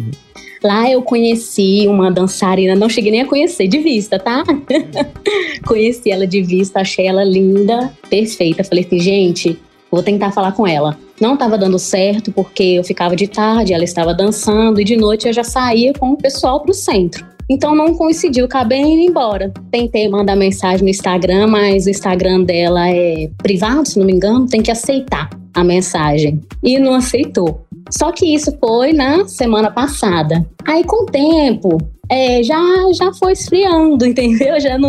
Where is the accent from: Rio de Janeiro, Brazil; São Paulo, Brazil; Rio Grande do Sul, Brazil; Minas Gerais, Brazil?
Minas Gerais, Brazil; Timóteo; eu tenho 27 anos. Sou da cidade de Timóteo, em Minas Gerais.